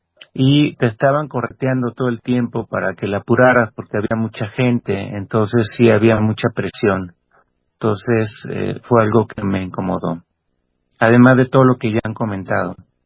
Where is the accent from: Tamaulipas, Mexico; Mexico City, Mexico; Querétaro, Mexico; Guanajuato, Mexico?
Querétaro, Mexico; Mira, yo tengo sordoceguera. Soy del estado de Querétaro.